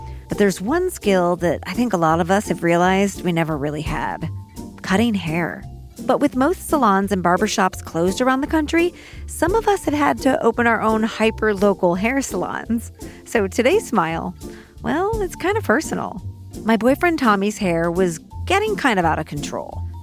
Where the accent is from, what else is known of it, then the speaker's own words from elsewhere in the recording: St. Louis, Missouri, United States; My Aunt Jackie lives in St. Louis, my hometown. She's been cutting and styling hair professionally for 43 years. I grew up in that salon.